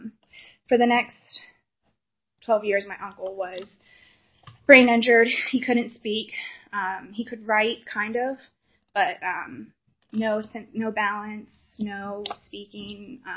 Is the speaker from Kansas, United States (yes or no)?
no; Powhatan, Virginia, United States; born there; So I was born in Powhatan, Virginia, which is right outside of Richmond.